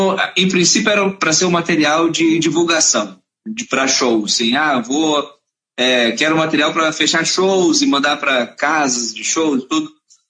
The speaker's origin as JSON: {"language": "Portuguese", "town": "Além Paraíba", "region": "Minas Gerais", "country": "Brazil", "also_born_or_lived": "Porto Alegre", "said": "Eu sou de Além Paraíba. Nossa. Além Paraíba também na divisa aqui com o Rio, pertinho aqui de Juiz de Fora."}